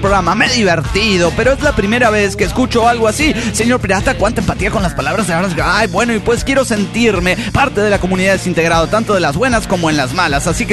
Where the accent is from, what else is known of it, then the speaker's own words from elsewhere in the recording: Tarija, Bolivia; de Tarija, Bolivia.